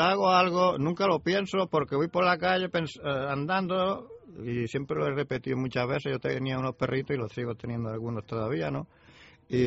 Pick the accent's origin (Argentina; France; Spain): Spain; Montilla, Andalusia; born there; Yo en Montilla, Córdoba.